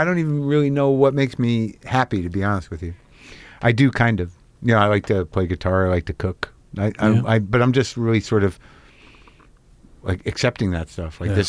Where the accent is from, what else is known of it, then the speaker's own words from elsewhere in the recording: Albuquerque, New Mexico, United States; Yeah, I grew up in Albuquerque.